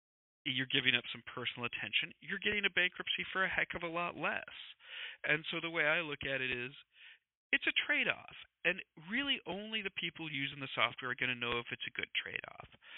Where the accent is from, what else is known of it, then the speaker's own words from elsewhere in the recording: South Dakota, United States; I grew up in South Dakota, and because of that, we have farm analogies because I'm wearing cowboy boots right now.